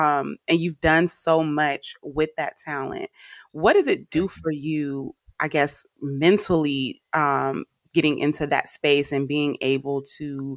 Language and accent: English; California, United States; Well, I'm from the Bay. I know you're not from Los Angeles, but I am a Cali girl.